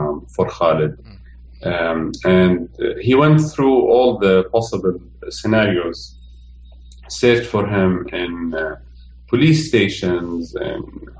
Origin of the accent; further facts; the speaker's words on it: Iraq; now in United States; So I spent my childhood growing up in Iraq in a country that was collapsing slowly.